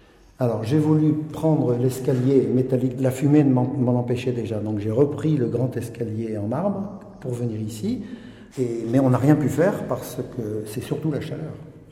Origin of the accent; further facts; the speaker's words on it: Hauts-de-France, France; Je viens de la région de Lille.